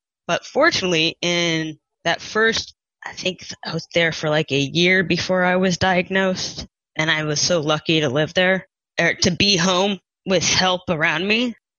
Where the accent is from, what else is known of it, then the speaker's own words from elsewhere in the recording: St. Louis, Missouri, United States; moved away as an adult; now in Portland, United States; Well, first of all, growing up in St. Louis was awesome. I loved it.